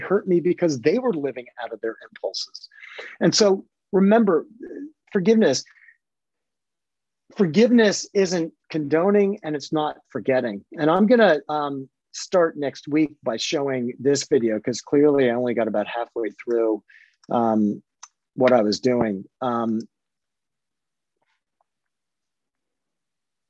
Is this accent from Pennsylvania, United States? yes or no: yes; Sewickley, Pennsylvania, United States; So I was a lacrosse player in high school. I grew up in Swickley. I played lacrosse at Swickley Academy.